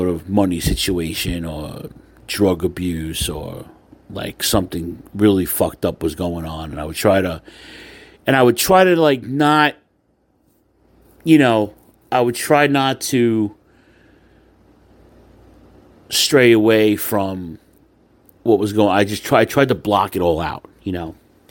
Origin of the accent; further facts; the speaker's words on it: Queens, New York, United States; My parents are from Brooklyn. My cousins, my aunts and uncles, my grandparents are from Brooklyn. But I was raised in Queens. I would go to Brooklyn every day.